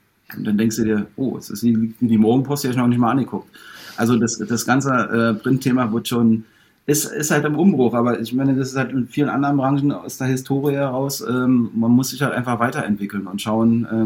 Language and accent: German; Berlin, Germany; ich komme nur aus Berlin